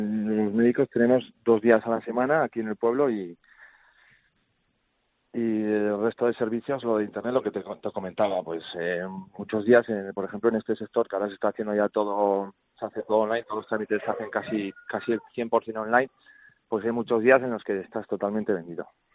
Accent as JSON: {"language": "Spanish", "region": "Navarre", "country": "Spain", "said": "Pues sí, aquí en el Valle de Aguilar, por ejemplo, tenemos a 5 kilómetros de mi pueblo, hacia Aguilar de Codes, tenemos a Zuelo"}